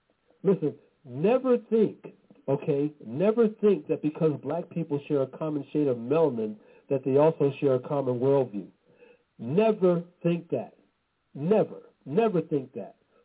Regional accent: Atlanta, Georgia, United States; shot and killed on July 4th, 2020 in Southeast Atlanta, my hometown.

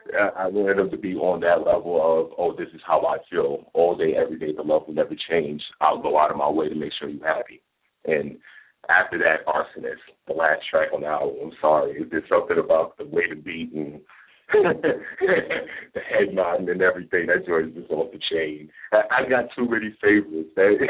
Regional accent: Bronx, New York, United States; Bronx, New York, a.k.a. Gotham City.

